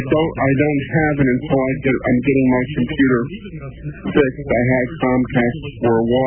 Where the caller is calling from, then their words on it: New York, United States; from outside of Westchester.